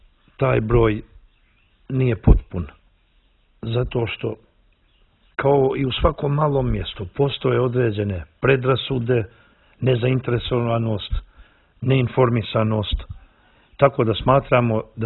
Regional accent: Tuzi, Tuzi Municipality, Montenegro; Dolazim iz Tuzi, to je najmlađa, kao što znate, najmlađa opština u Crnoj Gori i ona ima oko 15.000 stanovnika, od kojih je najveći dio tih stanovnika iz ruralnog područja

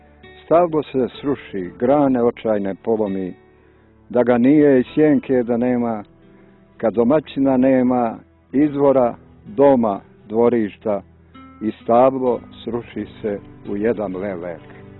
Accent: Plužine Municipality, Montenegro; ja sam rođen tu, blizu Pivskog oka, bio i moja majka me vodila kao dijete u Pivski manastir na pričešće

